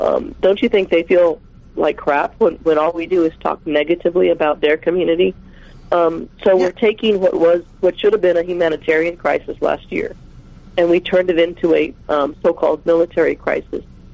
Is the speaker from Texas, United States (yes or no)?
yes; El Paso, Texas, United States; I'm from the border. I'm from El Paso, Texas. I'm a border girl